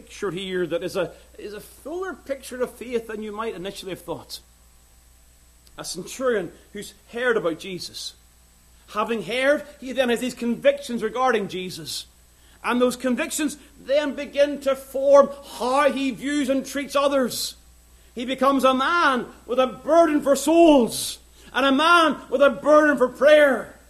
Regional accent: Ballymena, Northern Ireland, United Kingdom; my hometown of Ballymena

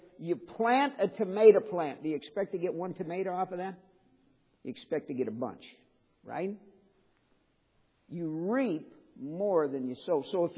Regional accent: St. Louis, Missouri, United States; Now, I grew up in St. Louis. That's about the size of the metropolitan St. Louis area.

